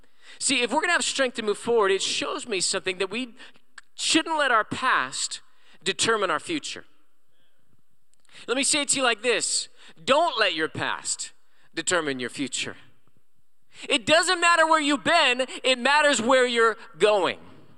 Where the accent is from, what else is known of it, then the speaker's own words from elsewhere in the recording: Moreno Valley, California, United States; I'm just from Moreno Valley, and I just grew up and didn't have the opportunities. I didn't go to college. My goodness, I went to RCC, Riverside Community College.